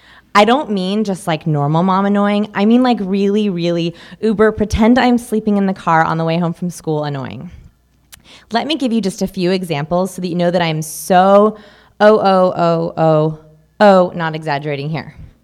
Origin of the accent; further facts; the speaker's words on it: Beverly Hills, California, United States; I grew up here in Beverly Hills. I went to Marlborough High School. It's an all-girls school in Hancock Park.